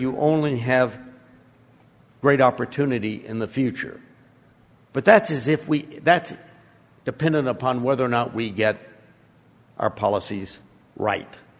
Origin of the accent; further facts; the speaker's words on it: United States; And believe me, as an American, I'm not comfortable with that.